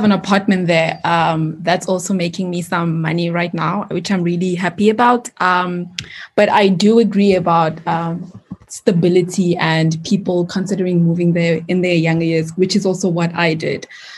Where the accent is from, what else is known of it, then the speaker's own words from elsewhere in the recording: Pretoria, Gauteng, South Africa; Plus, I grew up in Pretoria. So maybe that's why I just love Pretoria.